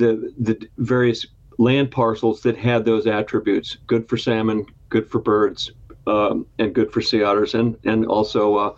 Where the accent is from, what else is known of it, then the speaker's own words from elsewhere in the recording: Michigan, United States; moved away; also born or lived in Texas; Well, okay, I'm born and raised in Michigan, moved to Texas in 1979, became a journalist down there